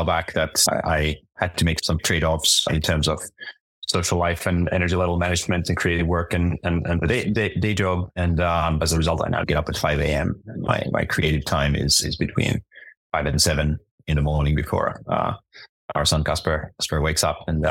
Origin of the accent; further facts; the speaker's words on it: Finland; when I was growing up in Finland